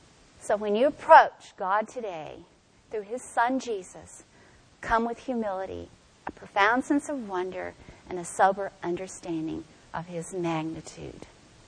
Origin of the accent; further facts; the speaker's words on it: Texas, United States; because I'm from Texas